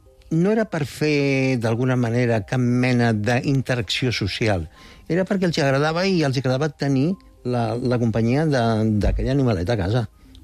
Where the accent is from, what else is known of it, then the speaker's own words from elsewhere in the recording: Barcelona, Catalonia, Spain; jo ja ho vivia de petit al meu barri, a la Barceloneta